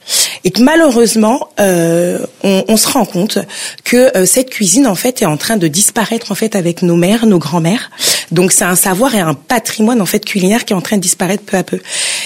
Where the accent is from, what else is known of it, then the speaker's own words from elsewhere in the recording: DR Congo; Je suis originaire du coup de Congo Kinshasa